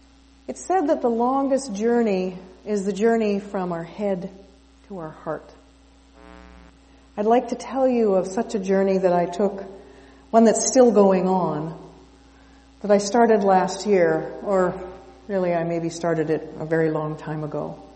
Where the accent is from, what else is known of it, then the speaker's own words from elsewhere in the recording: Ottawa, Ontario, Canada; born there; I was born in Ottawa, so it felt very familiar to me.